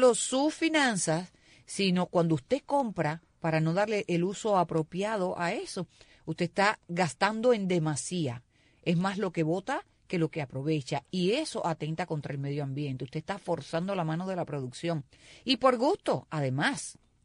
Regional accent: Cuba; porque la mayoría de todos nosotros somos cubanos.

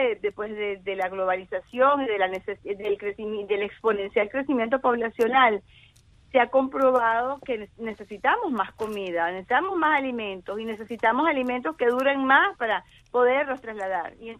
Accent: Venezuela; también en mi país, Venezuela, sí.

